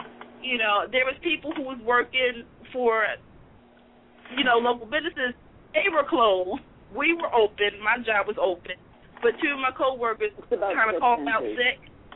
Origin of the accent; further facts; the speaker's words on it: Baltimore, Maryland, United States; You know, I'm from Baltimore, but I'm a New England fan.